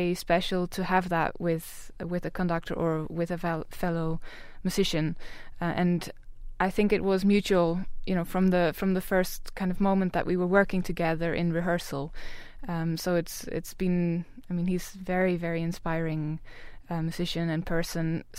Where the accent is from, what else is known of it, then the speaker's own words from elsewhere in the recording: Friesland, Netherlands; So I'm from Friesland in the north of Holland, which is quite near to Scandinavia